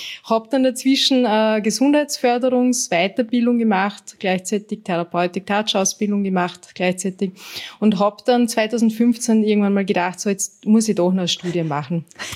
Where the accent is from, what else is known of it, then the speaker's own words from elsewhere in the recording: Vorarlberg, Austria; now in Vienna, Austria; Also ich bin aus Vorarlberg und bin dann nach Wien gekommen